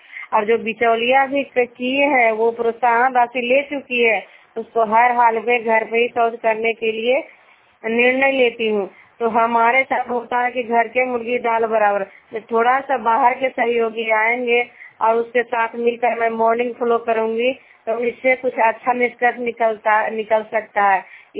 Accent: Ghanta, Bihar, India; मैं घंटा गाँव से हूँ, बसनियावा पंचायत और अनाथ प्रखंड और जिला नालंदा का निवासी हूँ

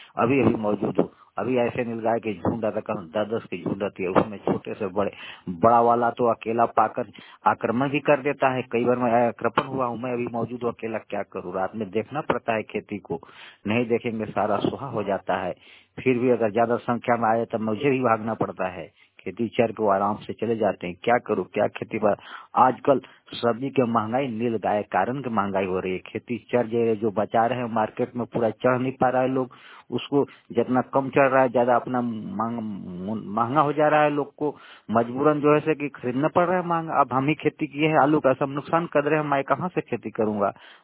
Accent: Jharkhand, India; मैं झारखंड के पलामू डिस्ट्रिक्ट से हूँ। अभी फिलहाल मैं तो मेरा गांव में अपनी खेती मटर की खेती में अभी मौजूद हूँ

